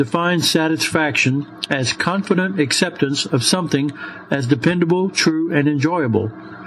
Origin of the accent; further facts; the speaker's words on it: Louisiana, United States; Ever since I was a boy growing up in Louisiana, I have been around machines.